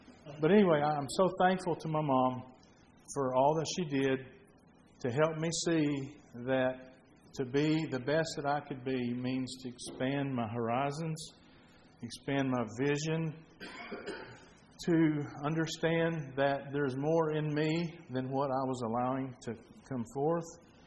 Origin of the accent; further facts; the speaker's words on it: Rockwall, Texas, United States; I grew up in a time when I came from a small town. I was born in Rockwall, Texas, which at that time was the tiniest county in Texas, the smallest, and a small town.